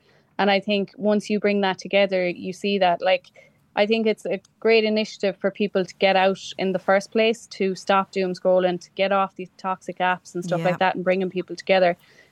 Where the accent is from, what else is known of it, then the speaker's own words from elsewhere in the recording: Galway, Connacht, Ireland; And obviously, I'm from Galway, so it's easy for me to travel.